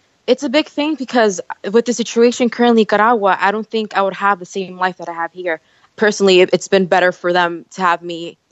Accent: New Jersey, United States; We're both from Jersey, born and raised in Jersey.

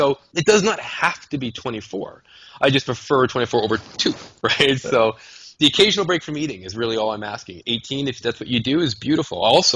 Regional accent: Canada; because I'm a Canadian

